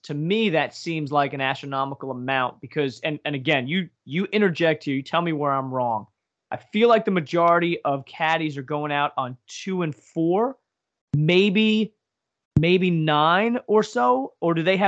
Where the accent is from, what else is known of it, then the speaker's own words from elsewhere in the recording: Pennsylvania, United States; I was like, we're from Northeast PA.